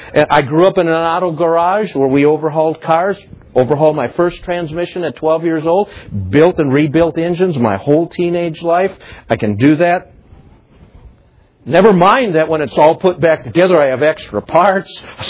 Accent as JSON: {"language": "English", "region": "Minnesota", "country": "United States", "said": "I'm a Minnesotan. Came out here for the first time."}